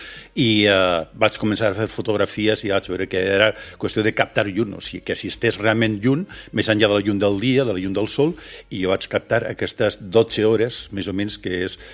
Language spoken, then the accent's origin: Catalan; San Sebastián, Basque Country, Spain; Catalan is a second language; Doncs mira, jo soc basc.